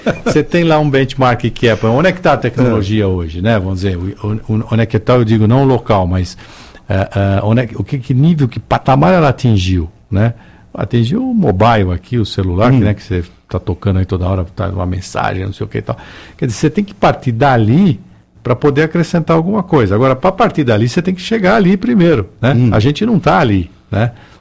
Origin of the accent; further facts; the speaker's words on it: Brazil; é um país, bom, eu sou brasileiro, vou morrer aqui, país maravilhoso e tal, mas é um país atrasado